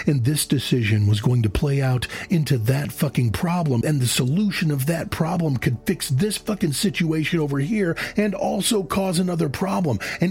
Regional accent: Midwest, United States; I am from the Midwest, after all.

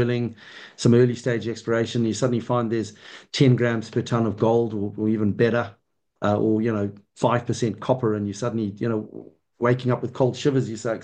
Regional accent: Zimbabwe; also born or lived in Kenya; you can probably tell with my accent, I come from Africa. I was born and bred in Zimbabwe in Southern Africa, and I actually spent 5 years living in Kenya in East Africa.

